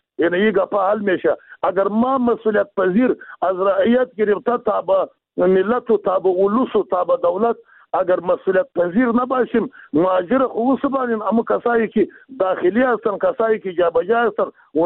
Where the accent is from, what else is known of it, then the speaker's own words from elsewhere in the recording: Afghanistan; ما مردم افغانستان به هر صورت خودی ما افغان هستیم، از افغانستان هستیم